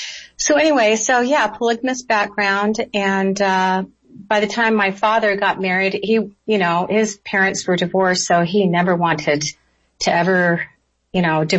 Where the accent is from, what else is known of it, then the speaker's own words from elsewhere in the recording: Arizona, United States; We grew up in the Arizona, and about five different little towns in Arizona.